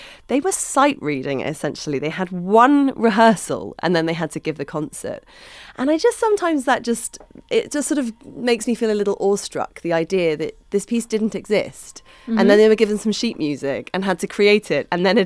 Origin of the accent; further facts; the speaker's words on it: England, United Kingdom; as a Brit